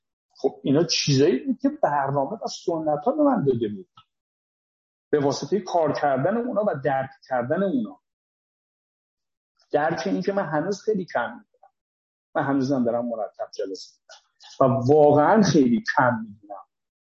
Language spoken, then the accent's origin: Persian; Isfahan, Iran; now in Kerman, Iran; من توی شهری که دارم زندگی میکنم، کرمان، مثلا کرمانی نیستم، من اصالتا اصفهانی هستم ولی توی کرمان دارم سالها زندگی میکنم.